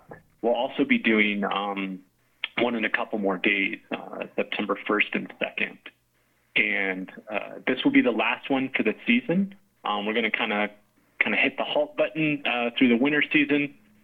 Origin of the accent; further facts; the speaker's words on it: Florida, United States; now in Breckenridge, United States; I got my start kind of more so over in Florida, you know, and I grew up in Florida.